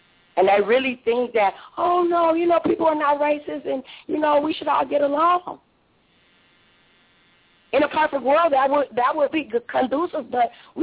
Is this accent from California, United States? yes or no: yes; Compton, California, United States; I was born and raised in Compton, and I never saw an interracial couple until my father moved out to, I guess you guys would call it the country, but he moved out to Riverside.